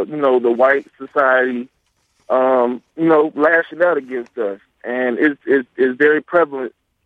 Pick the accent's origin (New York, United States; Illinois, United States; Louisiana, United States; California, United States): Illinois, United States; Chicago; I'm personally from Chicago, Illinois. I'm a graduate of South Carolina State University in Orangeburg.